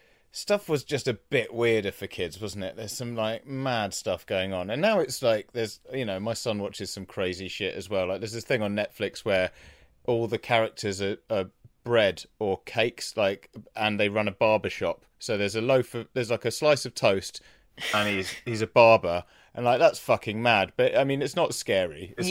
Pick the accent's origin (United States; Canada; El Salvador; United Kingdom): United Kingdom; England; because, you know, we're from England.